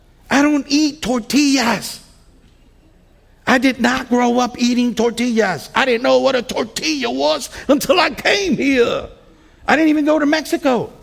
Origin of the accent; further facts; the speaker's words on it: Puerto Rico; You see, I grew up in Puerto Rico. There's a bunch of Puerto Ricans.